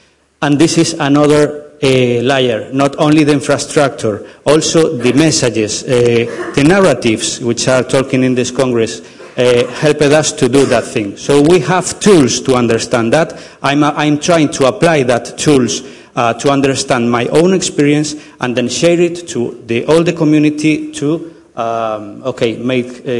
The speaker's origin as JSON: {"language": "English", "region": "Galicia", "country": "Spain", "lives_now": "Konstanz, Germany", "said": "I come from Galicia. I'm studying in Universität Konstanz here in Deutschland."}